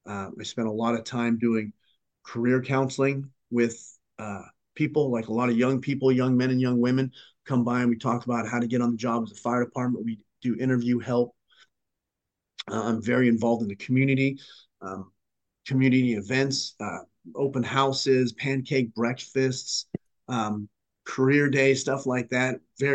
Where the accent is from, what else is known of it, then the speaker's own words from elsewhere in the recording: Las Vegas, Nevada, United States; I was born and raised in Las Vegas. And I love the community.